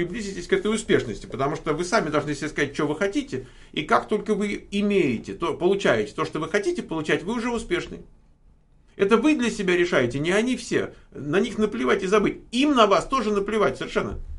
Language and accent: Russian; Moscow, Russia; Я вырос в СССР. Я вырос в Москве там.